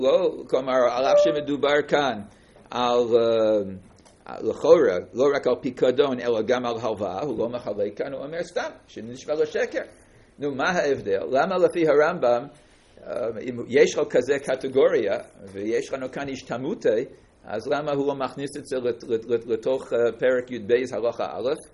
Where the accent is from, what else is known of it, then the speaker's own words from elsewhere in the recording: Bronx, New York, United States; כאשר אני גדלתי בברונקס